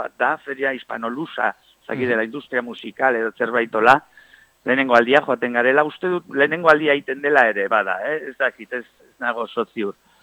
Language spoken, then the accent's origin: Basque; Navarre, Spain; Nafarrotik ere ari diate, ni berez Nafarra naiz